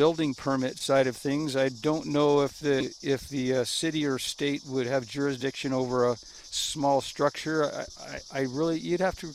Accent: Pine, Arizona, United States; the tree platform or treehouse we had as kids growing up in Pine, Arizona

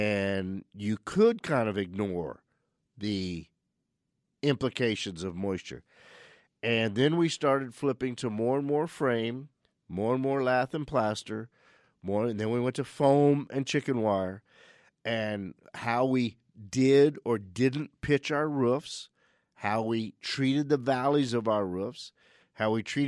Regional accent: Louisiana, United States; now in Phoenix, United States; it's the area of the country we're originally from. We're from South Louisiana. We've landed in Phoenix in 1965.

